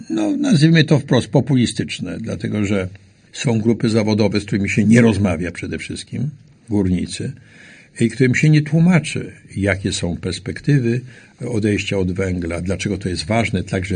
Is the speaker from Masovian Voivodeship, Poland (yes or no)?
no; Silesian Voivodeship, Poland; Ja jestem ze Śląska, jak wiadomo, i myśmy 22 kopalnie zamknęli w ciągu 2 lat.